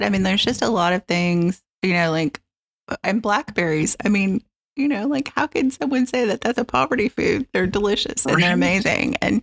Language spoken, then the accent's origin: English; Tennessee, United States; growing up in East Tennessee, and my mom's family was very Appalachian.